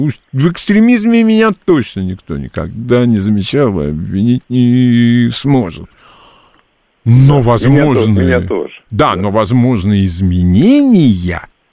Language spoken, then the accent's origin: Russian; Moscow, Russia; Я москвич, да, потому да, что да. Я живу в Москве, потому что папа у меня, папа, он из-под Полтавы